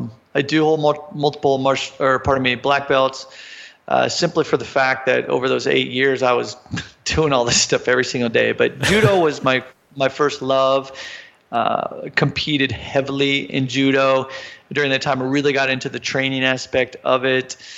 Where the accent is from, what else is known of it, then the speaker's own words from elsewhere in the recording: Wichita, Kansas, United States; I'm originally from Wichita, Kansas.